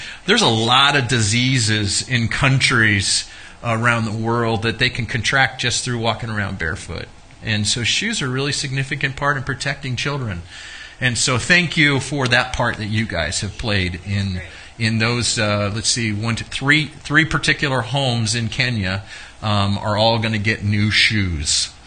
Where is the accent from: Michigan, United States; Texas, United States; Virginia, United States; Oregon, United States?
Oregon, United States; Grants Pass; moved away as an adult; now in Germany; I grew up in Grants Pass, so it was my home starting when I was about 12 years old, and that was back in 19...